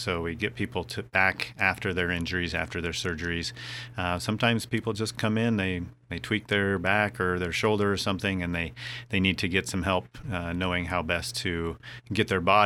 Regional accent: Washington, United States; And then I left the service and went to my home state of Washington and practiced there for 6 years in a small rural community.

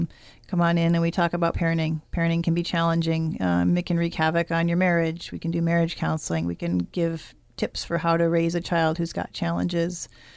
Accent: Detroit, Michigan, United States; No, I grew up in Detroit, but my family is Italian.

